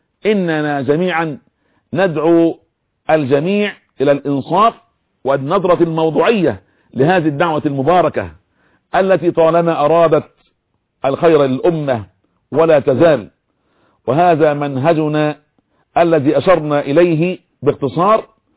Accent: Egypt; اللهم احفظ بلادنا مصر آمنة مطمئنة

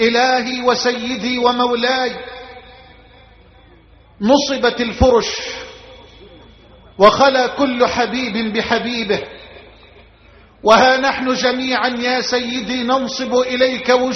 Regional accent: Egypt

